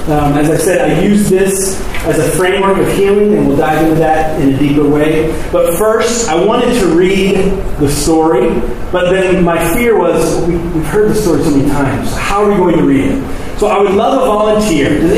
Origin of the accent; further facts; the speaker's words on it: the South, United States; Growing up in the South, Southern Baptist, I heard this story.